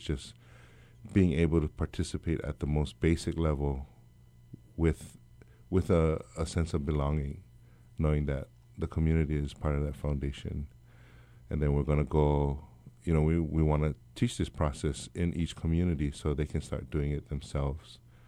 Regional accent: United States; Growing up in the Western system, you know, you don't get a sense of identity. You know, you're an American

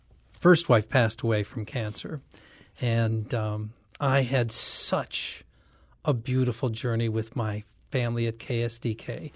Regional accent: Detroit, Michigan, United States; I'm from Detroit. If it doesn't have an engine, I don't know what it is.

